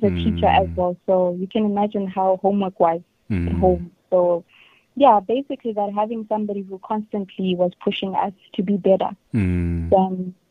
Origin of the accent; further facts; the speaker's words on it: Zimbabwe; born there; Me, I was born in Zimbabwe.